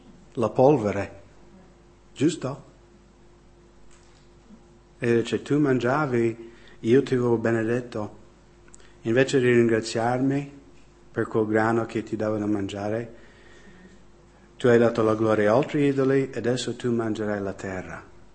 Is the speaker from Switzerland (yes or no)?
no; United States; Italian is a second language; Ma negli Stati Uniti, dal 1973, da quando è stato legalizzato l'aborto negli Stati Uniti, nel mio paese sono stati sterminati 55 milioni di bambini.